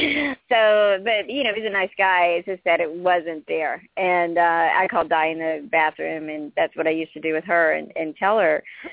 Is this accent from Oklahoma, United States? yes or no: no; North Carolina, United States; You know, I'm from North Carolina originally.